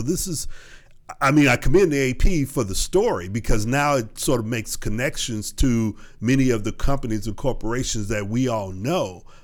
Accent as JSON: {"language": "English", "town": "Houston", "region": "Texas", "country": "United States", "tie": "born or raised there", "said": "Sugar Land, which is outside of Houston, my hometown"}